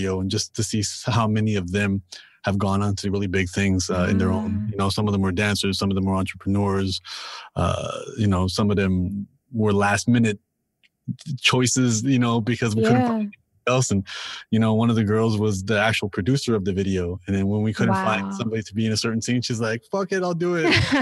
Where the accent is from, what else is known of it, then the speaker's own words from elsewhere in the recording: Toronto, Ontario, Canada; I mean, as I said, I'm from Toronto. I'm from one of the most diverse places on the planet.